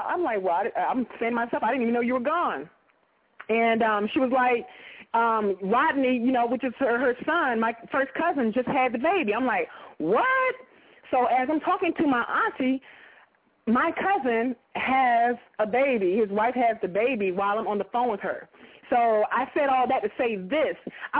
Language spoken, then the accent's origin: English; North Carolina, United States; And I'm from North Carolina, y'all. When I say Carolina Peach, I mean North Carolina, not South Carolina.